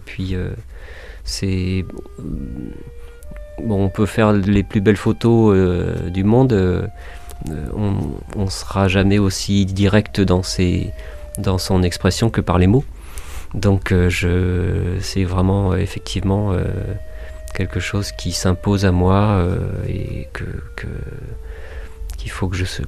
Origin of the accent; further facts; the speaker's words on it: Normandy, France; Moi, je viens de Normandie, même si voilà, j'ai des origines très diverses, espagnol entre autres, mais aussi belge, un tout petit peu de belge